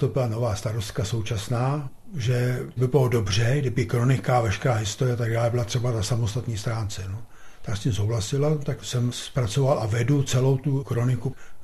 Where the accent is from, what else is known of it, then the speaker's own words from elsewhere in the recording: Třebějice, South Bohemian Region, Czechia; Já jsem původem rodák ze Soběslavska, z Třebějic.